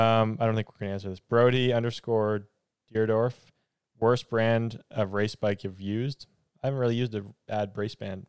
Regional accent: Canada; We're Canadian, so we say it asphalt.

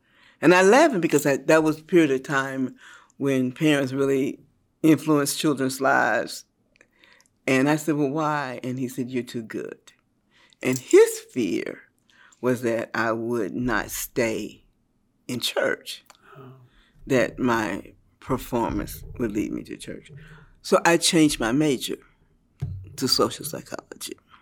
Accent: Tennessee, United States; born there; But it's also because I was born in Tennessee.

